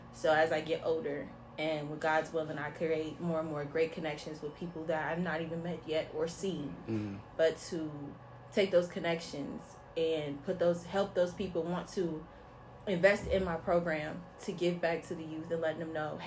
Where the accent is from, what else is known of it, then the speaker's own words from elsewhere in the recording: Cincinnati, Ohio, United States; I am from Cincinnati, Ohio.